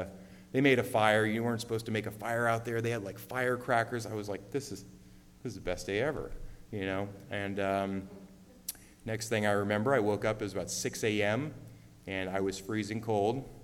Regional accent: San Rafael, California, United States; also born or lived in San Francisco; I was born in San Francisco in 1983. And a few days later, my mom and dad took me home to San Rafael, and I've been there ever since.

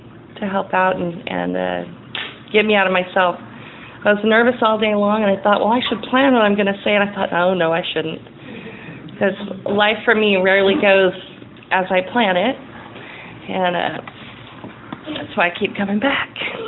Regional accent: Taft, California, United States; And then we grew up in Taft in the oil field, so in a trailer. So I'm Okie redneck oil field trash.

